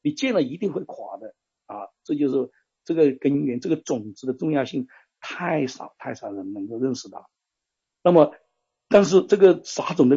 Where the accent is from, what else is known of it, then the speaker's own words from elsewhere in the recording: China; 我们大陆人的这个